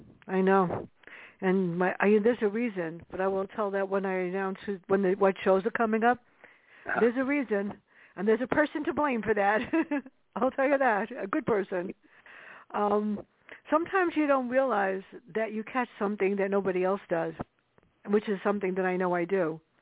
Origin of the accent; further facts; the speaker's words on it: Bronx, New York, United States; I grew up in the South Bronx